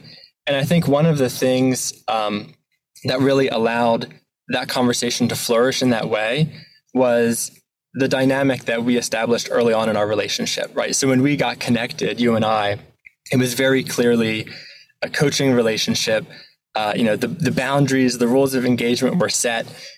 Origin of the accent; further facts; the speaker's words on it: Delaware, United States; I grew up in Delaware here in the States.